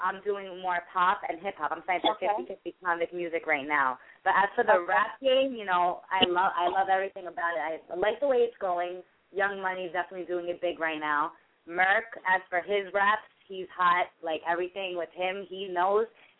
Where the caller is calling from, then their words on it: Merrick, New York, United States; Hi, I'm calling from Merrick.